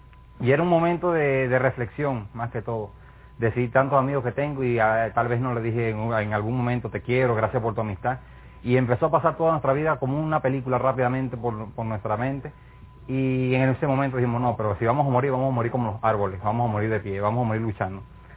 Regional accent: Venezuela; empezamos a trabajar como hermanos, como venezolanos en nuestro caso

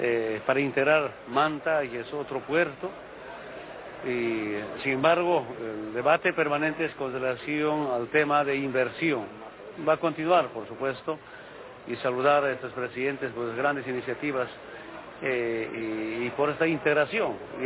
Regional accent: Orinoca, Oruro, Bolivia; born there; yo decía, de Orinoco a Orinoca. Orinoca donde yo nací.

